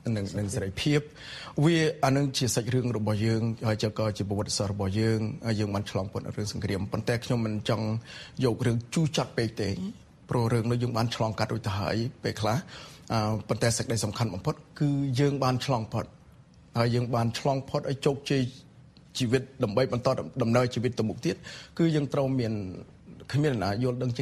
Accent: Banteay Meanchey, Cambodia; កើតបន្ទាយមានជ័យបច្ចុប្បន្នហ្នឹងហើយហើយយើងជាកូនអ្នកស្រុកស្រែ

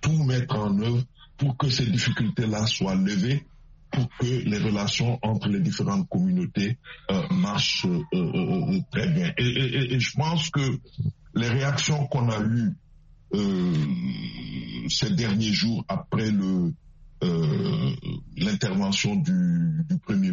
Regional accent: Senegal; en tant que Sénégalais

